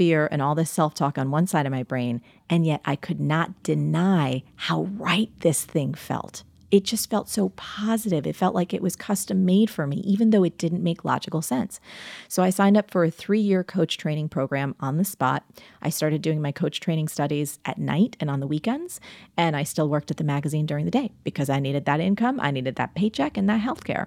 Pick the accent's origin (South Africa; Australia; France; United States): United States; New Jersey; Again, I grew up in New Jersey. So, you know, you could do that.